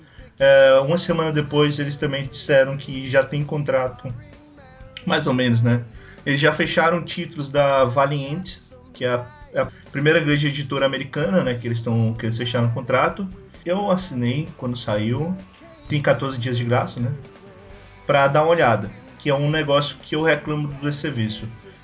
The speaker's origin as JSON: {"language": "Portuguese", "region": "Ceará", "country": "Brazil", "said": "Ainda mais tendo eu sendo cearense com uma pessoa que falou isso."}